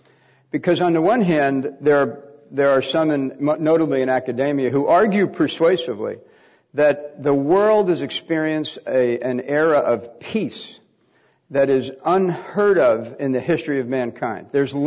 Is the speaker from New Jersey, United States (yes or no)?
yes; Bayonne, New Jersey, United States; You know, I grew up in Bayonne, New Jersey, and at the height of the Cold War, when the possibility of a nuclear exchange with the Soviet Union actually felt real.